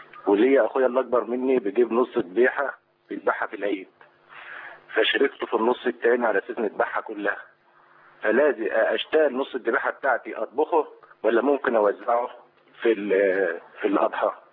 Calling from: Damietta, Damietta Governorate, Egypt

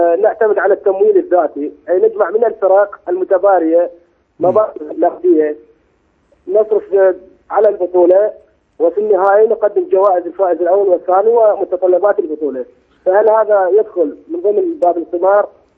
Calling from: Baghdad, Baghdad Governorate, Iraq; عندنا في بغداد فرق كرة قدم، فرق شعبية؟

